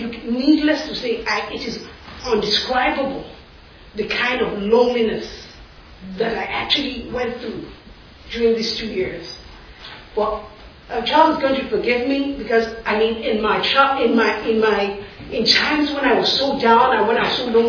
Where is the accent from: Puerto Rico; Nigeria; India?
Nigeria; moved away as an adult; now in United States; I'm African, I'm from Nigeria.